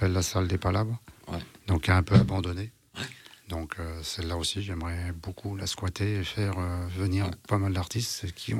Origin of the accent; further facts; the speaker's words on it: Lyon, Auvergne-Rhône-Alpes, France; born there; mes parents sont d'origine berbère, moi je suis né à Lyon